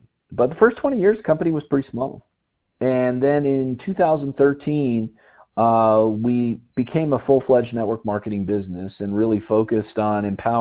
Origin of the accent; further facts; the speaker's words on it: Colorado, United States; I heard people calling in from my home state of Colorado